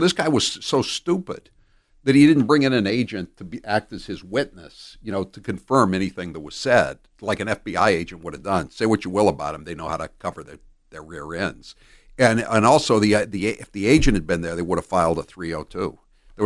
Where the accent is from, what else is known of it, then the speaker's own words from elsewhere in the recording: Maine, United States; born there; From the Maine legislature, because I was born in Maine, and I was born in Cumberland County, and I have relatives who are in politics in Cumberland County